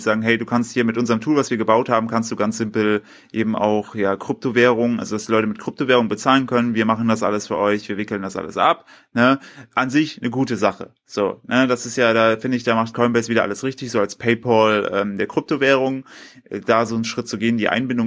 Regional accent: Germany; soweit ich das als, ich als dummer Deutscher verstanden habe

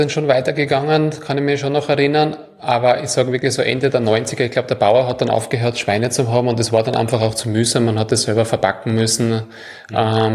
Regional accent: Styria, Austria; now in Graz, Austria; Ich wohne jetzt schon seit 20 oder über 20 Jahren in Graz, aber davor haben wir auch in der Weststeiermark gewohnt.

